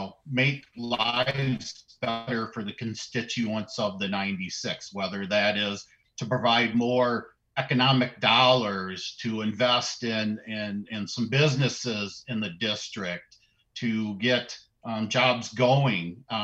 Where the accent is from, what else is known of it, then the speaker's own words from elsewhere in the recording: Eastman, Wisconsin, United States; now in Tomah, United States; So I grew up in Eastman, Wisconsin, graduated from Prairie du Chien. I now live with my family in the town of Tomah.